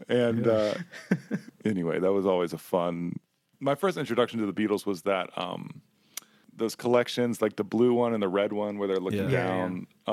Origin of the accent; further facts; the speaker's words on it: Virginia Beach, Virginia, United States; also born or lived in Philippines / Japan; now in Richmond, United States; I grew up in Virginia Beach. Well, I grew up in a lot of places. Virginia Beach, the Philippines, Japan, and then ended up